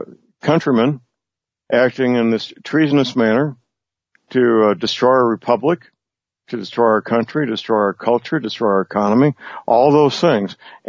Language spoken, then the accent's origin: English; St. Louis, Missouri, United States; that has happened in my hometown in St. Louis. I'm a native St. Louisan